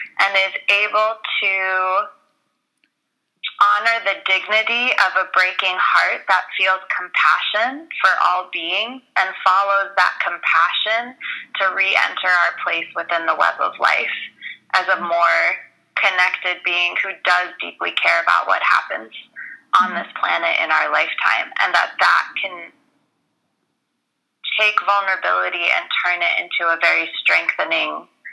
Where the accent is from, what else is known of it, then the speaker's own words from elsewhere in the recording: United States; born there; I was born in the States to Persian parents who grew up in Iran